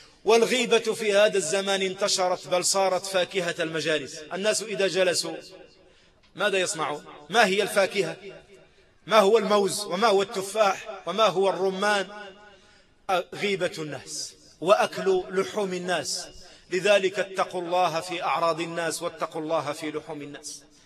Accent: Morocco; وإحنا بالعامية كنقولوا التبرقيق، بالعامية عندنا في المغرب نقولوا فلان برقاق

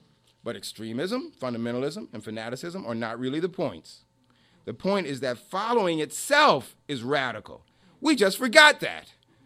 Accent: New York, United States; So I was like, now I'm saying, did you hear that I'm from New York?

